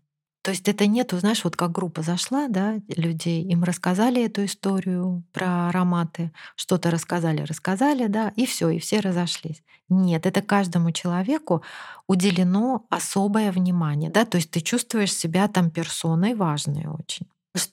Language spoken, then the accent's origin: Russian; Saint Petersburg, Russia; Так как я из Петербурга